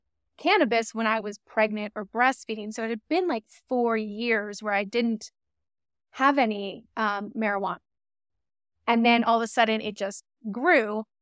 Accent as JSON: {"language": "English", "region": "Massachusetts", "country": "United States", "lives_now": "Washington, United States", "said": "I'm from Massachusetts."}